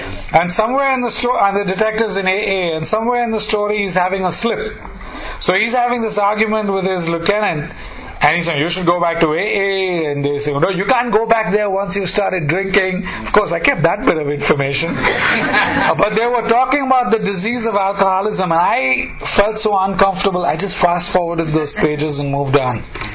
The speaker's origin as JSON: {"language": "English", "country": "India", "tie": "born or raised there", "first_language": "English", "said": "I grew up Western oriented in India. My parents were both dental surgeons. My first language is English."}